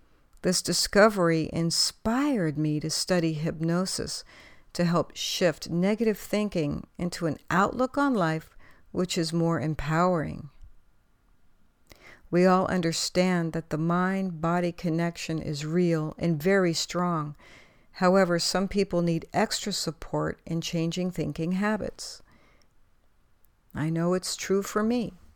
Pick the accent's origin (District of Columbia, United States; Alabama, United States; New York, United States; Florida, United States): District of Columbia, United States; Washington; I grew up in Washington, D.C. and went to public schools there and continued on to college